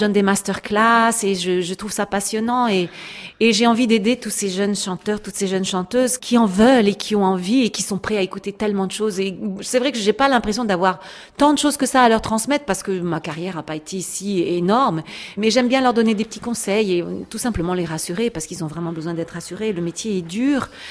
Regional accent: France; je suis française

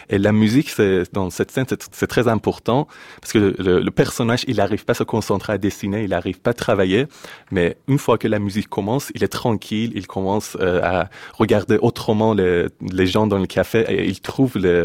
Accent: Iran; now in France; Justement, je suis sorti d'Iran après cette condamnation.

